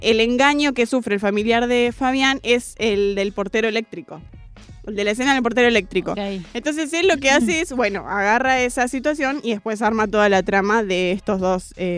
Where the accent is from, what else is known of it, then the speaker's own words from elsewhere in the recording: Misiones, Argentina; Fue grabada en Misiones, de donde soy yo